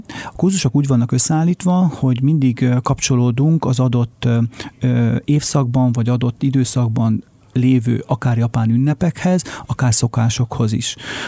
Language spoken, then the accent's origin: Hungarian; Hungary; És ez magyarként, vagy olyanként, aki örült volna, hogyha a meghatározott időn belül megkapja a szükséges információkat